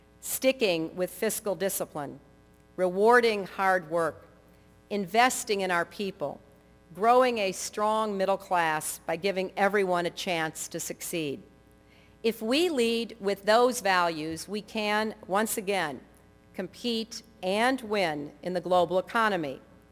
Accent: Chicago, Illinois, United States; born there; quite a bit has obviously changed since I was born in Chicago all those years ago

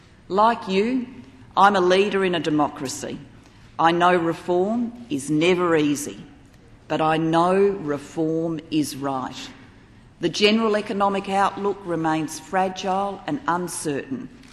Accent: South Australia, Australia; from my home state of South Australia

